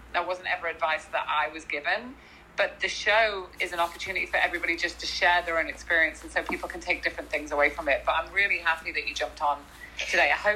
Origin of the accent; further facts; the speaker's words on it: England, United Kingdom; also born or lived in United States; now in Canada; I moved from England to the US to Canada. So I lived in three different countries and my kids are mixed race.